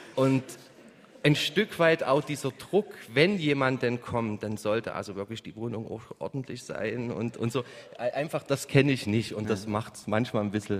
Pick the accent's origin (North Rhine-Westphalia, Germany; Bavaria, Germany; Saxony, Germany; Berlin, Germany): Saxony, Germany; Chemnitz; Also ich komme aus dem Osten Deutschland, dort wo zunehmend auch die Wölfe wiederkommen, weil das Land und die Region doch weniger bevölkert wird.